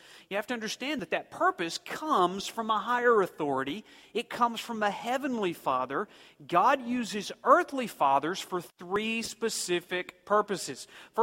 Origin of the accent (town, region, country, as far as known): Muskogee, Oklahoma, United States